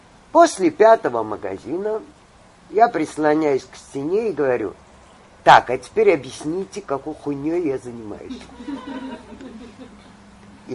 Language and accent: Russian; Baku, Azerbaijan; Однажды к нам приехал турок-подрядчик, а я же из Баку.